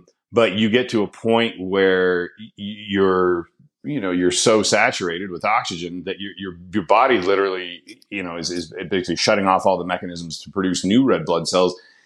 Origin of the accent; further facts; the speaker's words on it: Colorado, United States; meaning I grew up in Colorado. I was born in Colorado.